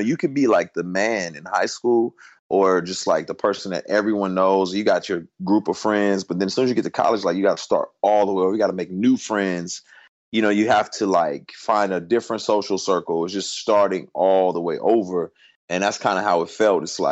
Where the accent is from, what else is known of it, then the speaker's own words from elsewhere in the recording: Houston, Texas, United States; born there; I was born in Houston too.